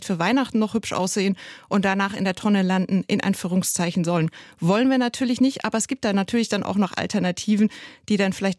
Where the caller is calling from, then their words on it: Bremen, Germany; wir hier in Bremen noch einige frostige Nächte hatten. Ich bin ja aus Bremen zugeschaltet.